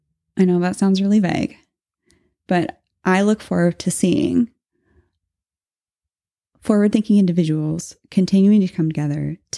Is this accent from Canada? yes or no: yes; Canada; Because we're Canadian.